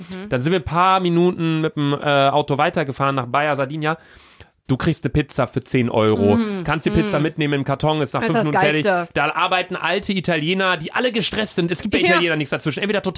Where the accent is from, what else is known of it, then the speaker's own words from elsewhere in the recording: Cologne, North Rhine-Westphalia, Germany; Also ich halt als Kölner